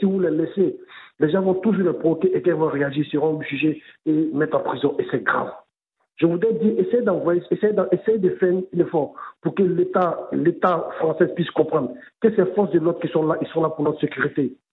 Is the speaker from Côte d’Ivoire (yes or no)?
yes; Côte d’Ivoire; même chez moi en Côte d'Ivoire